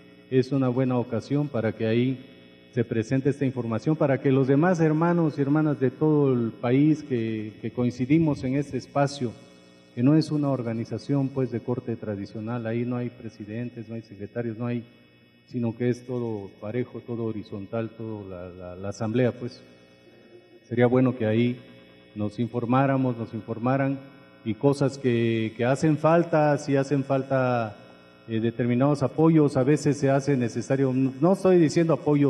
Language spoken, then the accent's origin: Spanish; Oaxaca, Mexico; soy originario del Istmo de Tehuantepec, Vinizá, Zapoteco.